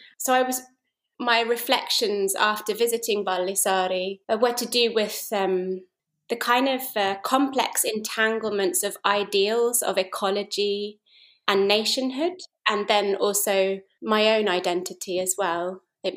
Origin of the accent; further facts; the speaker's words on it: Brighton, South East England, United Kingdom; now in Glasgow, United Kingdom; is Finnish and my father is English. I grew up in Brighton, in the south of England, and then I went to art school in Glasgow, to the Glasgow School of Art. And so Scotland is my adopted home. And my mum is from Iisalmi in Savo.